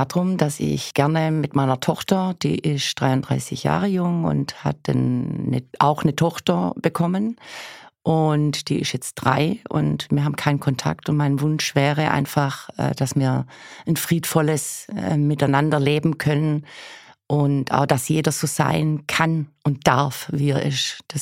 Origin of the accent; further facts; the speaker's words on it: Italy; Ja, wir sind beide Italiener.